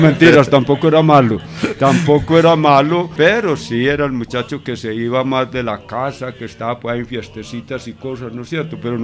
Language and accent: Spanish; Don Matías, Antioquia, Colombia; also born or lived in Urrao; Nosotros, la mayoría de mis hermanos, nacimos en Urrao, pero precisamente por esa violencia que hubo por allá en los años 50, ya la familia tuvo que venirse a Don Matías, de donde es la familia paterna, y prácticamente el hogar lo vine a conocer fue en Don Matías